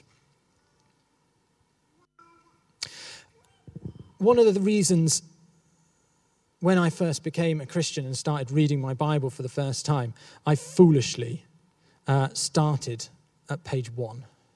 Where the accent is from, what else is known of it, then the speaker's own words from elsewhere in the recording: England, United Kingdom; I can say this because I grew up in the Midlands